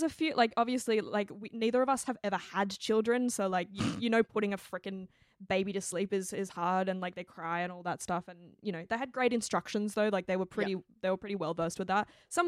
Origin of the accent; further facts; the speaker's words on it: Australia; my background is, I'm Chinese Australian.